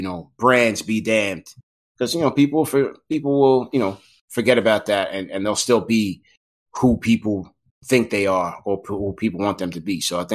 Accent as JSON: {"language": "English", "region": "New York", "country": "United States", "said": "I'm from Long Island, so I've seen it all, man."}